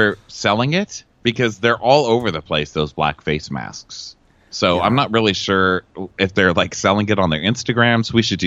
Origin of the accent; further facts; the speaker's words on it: Texas, United States; well, I'm from Texas. I love an extremely tall door. That's a very Texas thing.